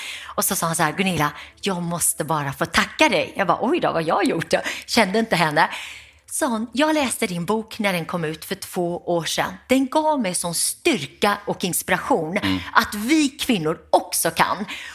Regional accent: Gothenburg, Västra Götaland County, Sweden; efter en lång resa hamnade vi i Göteborg, miljonprogrammet Gammels Göteborg, arbetarkvarter Västra Frölunda. Och där växte jag upp. Jag hade 8 syskon, mormor och farmor som bodde hemma hos oss.

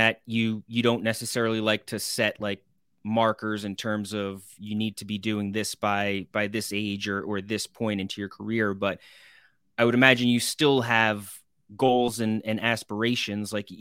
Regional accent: New York, United States; I grew up and live on Long Island. So I grew up a WFAN diehard my entire life.

